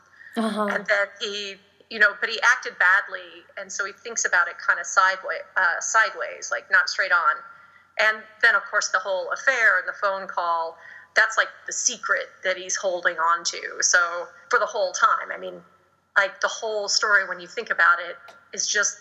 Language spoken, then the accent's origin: English; Midwest, United States; now in Los Angeles, United States; I'm from the Midwest, mm-hmm.